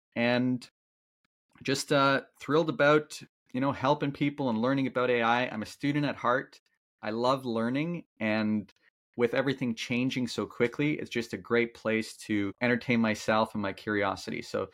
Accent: Toronto, Ontario, Canada; I'm from Toronto originally, and I kept, you know, when it gets cold in Toronto, you find a way to, you know, right now I'm in Florida, but I became a bit of an Indian snowbird. I would go to India when it got cold.

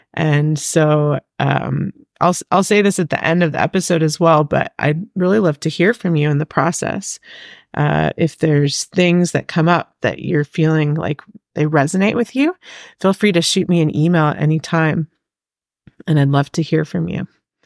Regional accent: Hungary; I grew up in Hungary, in Europe, and we didn't have the typical American experience of a school musical that you could be a part of growing up.

